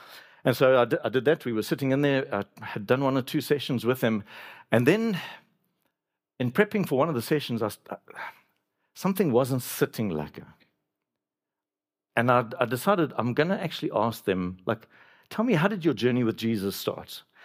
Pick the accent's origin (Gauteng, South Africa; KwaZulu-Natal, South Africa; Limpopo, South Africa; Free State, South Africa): KwaZulu-Natal, South Africa; Durban; it was in Afrikaans, and I was born and bred in Durban, so I struggled with it.